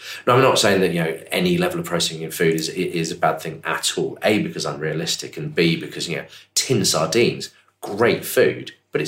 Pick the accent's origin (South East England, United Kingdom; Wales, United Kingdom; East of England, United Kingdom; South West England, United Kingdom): South East England, United Kingdom; they're based just down the road from where I grew up in Buckinghamshire.